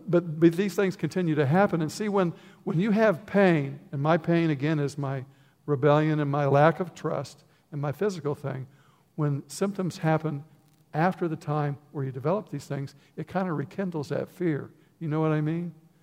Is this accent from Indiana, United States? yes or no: yes; Vincennes, Indiana, United States; On the way back, I got into Indiana near my hometown of Vincennes, about a half hour away.